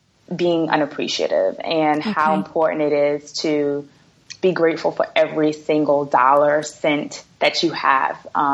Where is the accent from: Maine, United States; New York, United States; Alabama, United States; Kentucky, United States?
New York, United States; Brooklyn; Sure. So, you know, I'm from Brooklyn, New York.